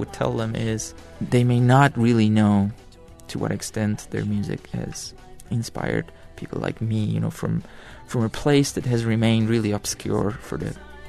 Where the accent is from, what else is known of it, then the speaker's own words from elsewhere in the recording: Tehran, Tehran Province, Iran; I'm 29. I was born and raised in Tehran, Iran.